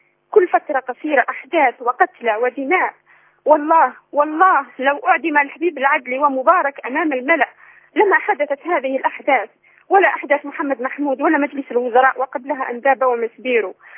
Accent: Algeria; كما حدث عندنا في الجزائر. عشنا مآسي يا أخي، عشنا مآسي، كنا ننام على الرعب ونصبح على الرعب.

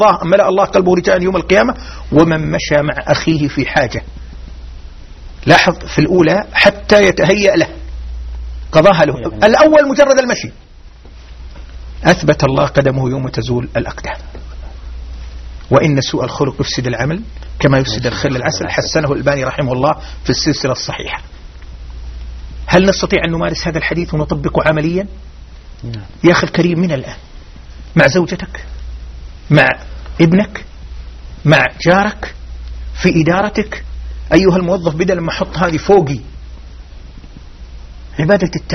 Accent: Ar Rass, Al-Qassim, Saudi Arabia; لأن احنا سكننا الحاضرة وأنا ممكن في رابع ابتدائي أو خامس ابتدائي، مدينة الرس مدينتي.

